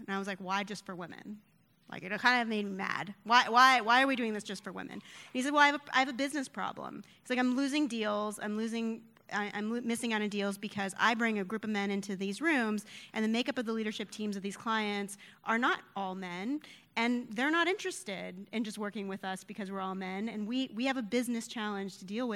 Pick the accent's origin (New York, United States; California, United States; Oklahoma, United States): California, United States; Los Angeles; I grew up here in Los Angeles. I was raised primarily by my father